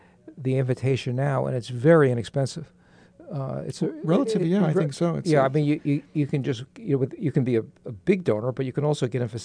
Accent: New York, United States; Well, I'm from New York.

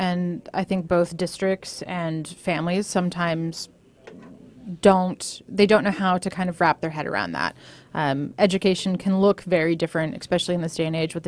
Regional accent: California, United States; also born or lived in San Francisco; now in Goleta, United States; I'm originally from Sonoma County in Northern California. I was born in San Francisco and moved again slowly south.

